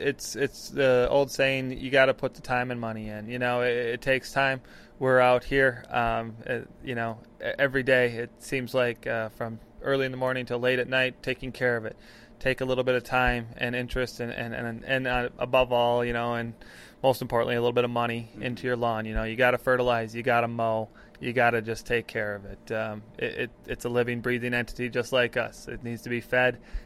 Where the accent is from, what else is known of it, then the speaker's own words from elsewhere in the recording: Wisconsin, United States; But, you know, I really do love what I get to do right here in my home state of Wisconsin.